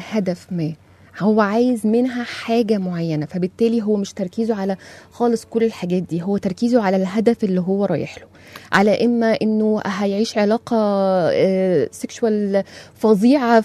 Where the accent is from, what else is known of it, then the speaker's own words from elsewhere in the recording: Egypt; الراجل المصري ممكن يفضل جدا الست الأجنبية، علشان احنا عندنا في مصر عادات وقواعد كتير للزواج